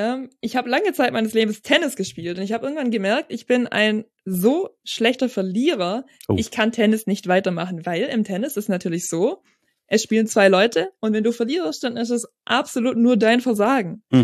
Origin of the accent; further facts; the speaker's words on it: Starnberg, Bavaria, Germany; born there; ich bin geboren in Starnberg, so Bayern.